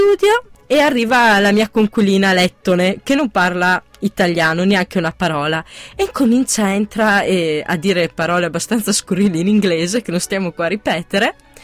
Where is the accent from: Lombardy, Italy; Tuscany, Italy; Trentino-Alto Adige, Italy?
Trentino-Alto Adige, Italy; Pieve di Bono; Beh, cominciamo dalla frazione. La frazione Strada già è un programma già di lì. Pieve di Bono, del Trentino, cioè proprio